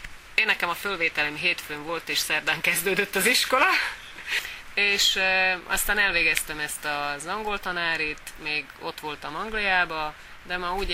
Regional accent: Šamorín, Trnava Region, Slovakia; moved away as an adult; Nyitrán végeztem, somorjai származású vagyok, ez Pozsonytól körülbelül 20-25 kilométerre van a Duna mentén. Gyerekkoromban olyan 80%-os volt a magyar lakosok aránya, most körülbelül olyan 50-60%.

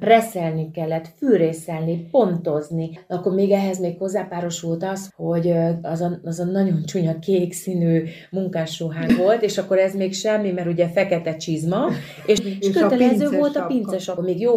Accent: Bácsalmás, Bács-Kiskun, Hungary; Kalföldről származom, bácsalmásról. Tehát anyai ágon mi horvátok vagyunk, tehát azon belül is bunyavácok.

